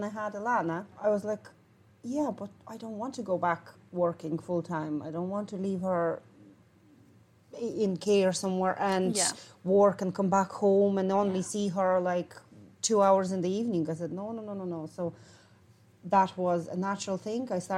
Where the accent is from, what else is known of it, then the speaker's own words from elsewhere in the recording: Lithuania; English is a second language; moved away; Well, I'm originally from Lithuania. I'm here 19 years, and back home in Lithuania